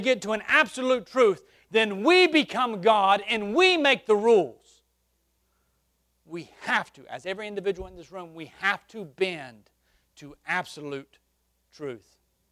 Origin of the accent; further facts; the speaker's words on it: Alabama, United States; I said, I'm from South Alabama. That won't be a problem.